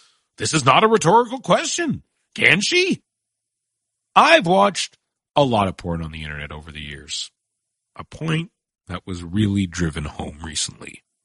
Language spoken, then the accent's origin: English; Vancouver, British Columbia, Canada; I'm from Vancouver, which is and always has been one of the most liberal cities in the world when it comes to weed.